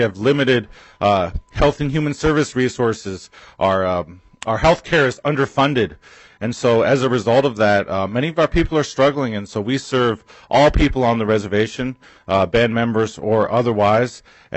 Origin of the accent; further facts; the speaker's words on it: Minneapolis, Minnesota, United States; born there; I was born in Minneapolis as a result of the Indian relocation era. They dropped our families here without any services, and so our people lived in poverty.